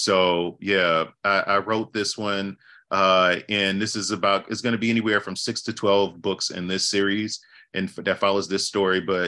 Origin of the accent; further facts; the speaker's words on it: New Orleans, Louisiana, United States; I mean, I grew up right in the St. Bernard corridor down the street from Circle Food Store on North Villery. And in that neighborhood. So, you know, definitely a lot of just slightly outside of the Treme